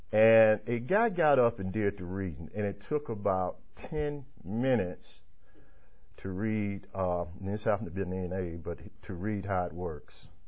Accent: Georgia, United States; now in Kennesaw, United States; Me living in Kennesaw is out of my comfort zone. I'm from the Bluff. I'm from the inner city.

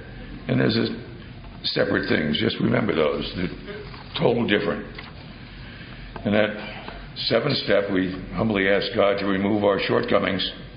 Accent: New Jersey, United States; I grew up in New Jersey. We didn't have any crops.

